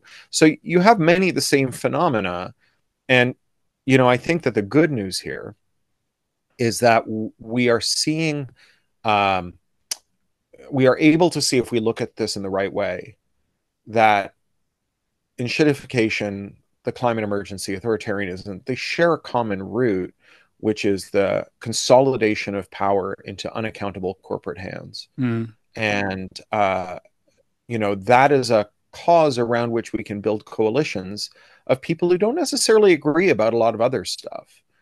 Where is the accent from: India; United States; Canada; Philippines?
Canada; Like all the best Americans, I'm a Canadian.